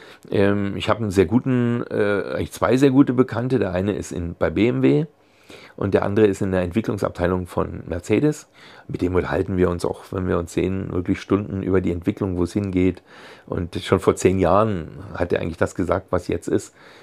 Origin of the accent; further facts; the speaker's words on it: Görlitz, Saxony, Germany; es meine Heimat ist.